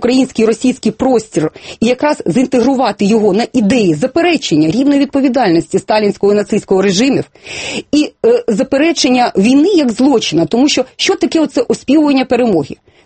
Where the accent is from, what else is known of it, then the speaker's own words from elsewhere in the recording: Eastern Ukraine, Ukraine; born there; Я народилася на Східній Україні. Дід мій, прадід, всі жили в Києві.